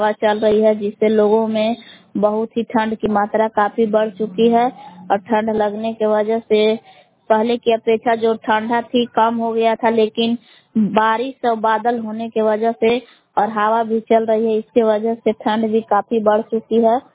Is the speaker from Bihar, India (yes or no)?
yes; Belha, Bihar, India; ग्राम बेलहा जिला कैमूर भभुआ का निवासी हूँ।